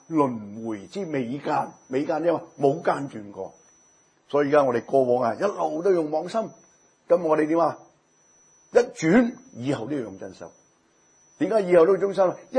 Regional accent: Guangdong, China; 我请一餐好食嘅嘢俾你，我哋广东人讲晒

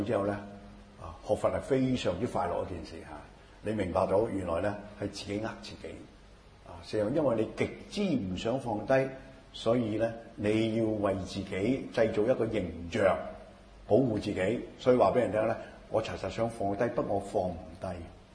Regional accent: China; 我哋中国人讲天性

